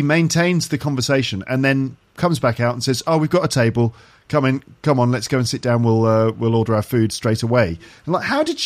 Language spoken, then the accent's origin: English; England, United Kingdom; But me, as an English person, I'll go to the restaurant and I'll ask the waiter, do you have a table for two?